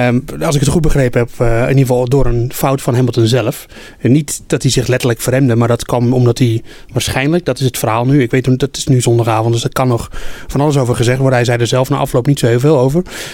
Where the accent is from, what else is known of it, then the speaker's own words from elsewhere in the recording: Netherlands; wij zijn Nederlanders.